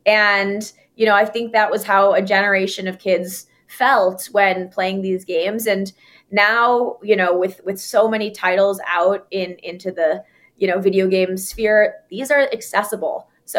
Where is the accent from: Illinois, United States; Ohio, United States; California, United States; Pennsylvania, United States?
Illinois, United States; Chicago; Chicago. Yeah, I'm from Chicago. I went to Northwestern.